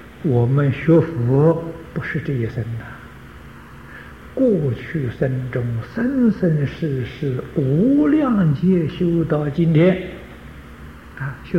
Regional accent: China; 我们中国人最喜欢念的《金刚经》

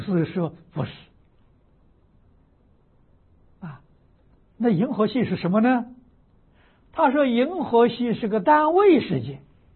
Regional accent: China; 那么我们中国人常常说啊，文殊菩萨的道场在五台山呢，普贤菩萨的道场在峨眉呀，观音菩萨的道场在普陀啊

